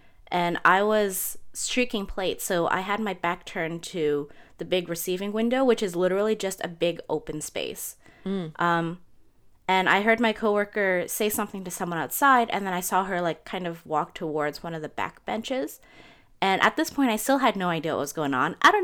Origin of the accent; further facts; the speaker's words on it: Toronto, Ontario, Canada; maybe because this is me growing up in Jane and Finch.